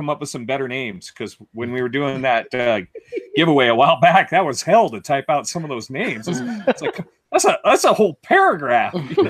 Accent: South Dakota, United States; Well, I'm originally from South Dakota. I still own a house there.

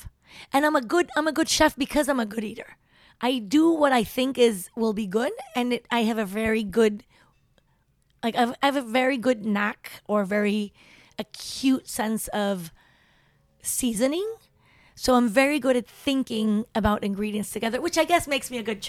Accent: Tepoztlán, Morelos, Mexico; when I was growing up in Tepoztlán, nobody could believe that my father was cooking.

